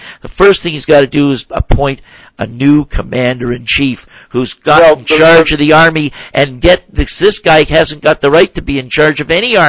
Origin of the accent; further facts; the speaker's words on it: Canada; as a Canadian, I'm going to say one thing.